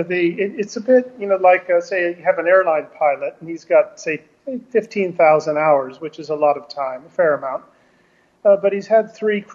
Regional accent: United States; But at the same time, as an American, you know, we have an obligation

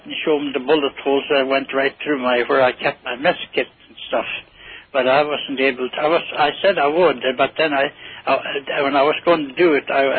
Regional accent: Hatton, United States; Yes, I am. I grew up at, I was a small boy then, you know.

